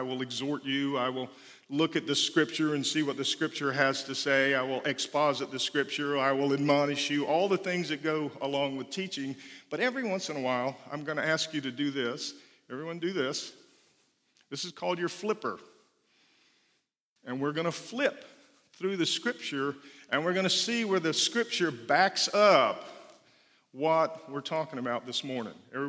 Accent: the South, United States; So you is you, and you, as we say down south, is y'all. Okay, I'm from the South.

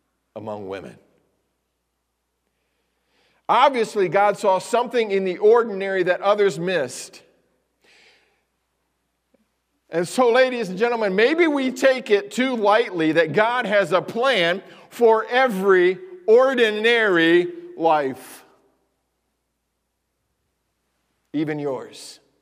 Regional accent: Brazil, Indiana, United States; You know, people, where are you from? Brazil. Really? You come here from South America? I've been asked that before. Because it is so small. Well, it's kind of like between Terre Haute and Indianapolis.

